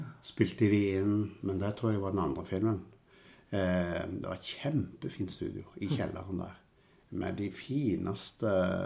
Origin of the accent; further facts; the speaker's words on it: Bjerkreim, Rogaland, Norway; jeg ledet et kor hjemme i Bjerkreim og hadde behov for å kunne skrive sopran og alt og tenor stemme